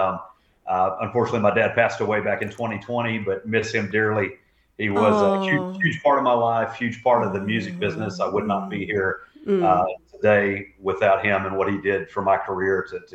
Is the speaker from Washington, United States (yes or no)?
no; Austin, Texas, United States; also born or lived in Nashville; I'm based, born and raised in Austin, Texas, but I spend my time, I've lived in Nashville for years, and I'm back and forth every couple weeks usually.